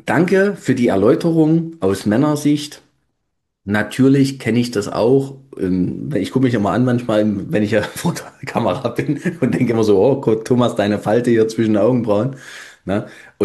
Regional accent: Nossen, Saxony, Germany; in meiner Heimatstadt Nossen

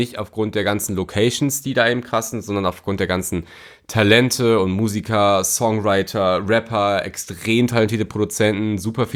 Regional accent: Cologne, North Rhine-Westphalia, Germany; ich komme aus der Kölner Innenstadt und bin hier auch groß geworden.

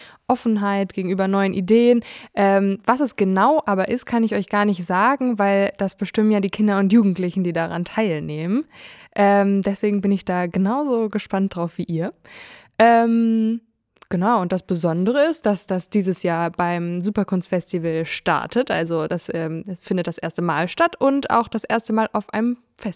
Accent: Lübeck, Schleswig-Holstein, Germany; ich bin 25 und ich komme aus Lübeck

